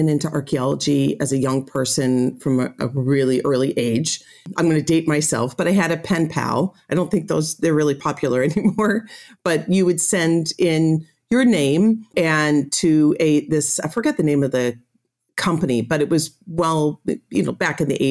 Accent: Chicago, Illinois, United States; now in Santa Barbara, United States; I grew up in Chicago area, the Chicago suburbs.

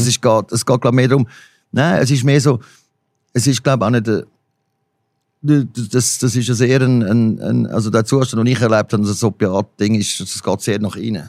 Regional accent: Rapperswil, St. Gallen, Switzerland; moved away as an adult; now in Zurich, Switzerland; Ich bin in Rappi aufgewachsen, bin erst mit 20 da gekommen, nach Zürich.

